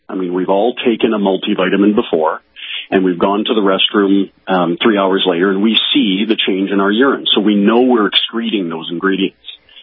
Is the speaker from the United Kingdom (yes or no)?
no; Canada; I am a Canadian, yes.